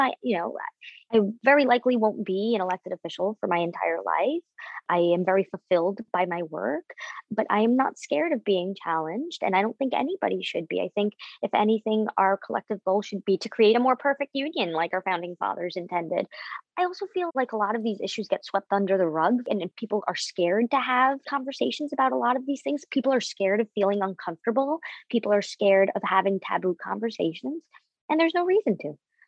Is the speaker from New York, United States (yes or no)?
yes; Jackson Heights, New York, United States; Jackson Heights was dubbed by the Daily News the cocaine capital of the world. And being Colombian American, we grew up being stereotyped and mistreated and put down, judged by the worst among us